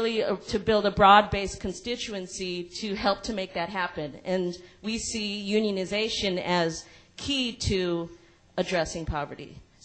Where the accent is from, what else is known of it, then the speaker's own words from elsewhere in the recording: Los Angeles, California, United States; I come from Los Angeles, and we convene.